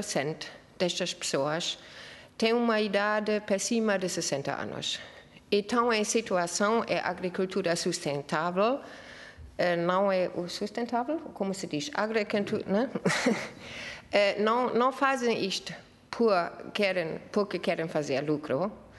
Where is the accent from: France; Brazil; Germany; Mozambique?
Germany; Portuguese is a second language; now in Portugal; Ok, eu sou alemã, vivo cá neste país bonito já desde 21 anos